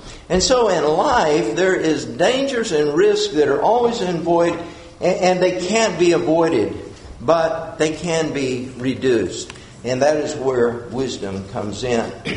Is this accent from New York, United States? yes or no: no; Texas, United States; Where I grew up in West Texas, we had to watch for snakes everywhere we went. Literally. Because we had rattlesnakes, we had all sorts of snakes out there.